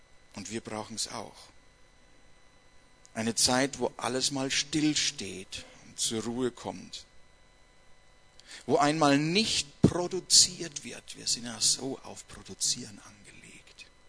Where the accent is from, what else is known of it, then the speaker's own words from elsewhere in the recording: Bavaria, Germany; Wir sind also schon wieder mitten in der sogenannten Staatenzeit, wie es bei uns in Bayern heißt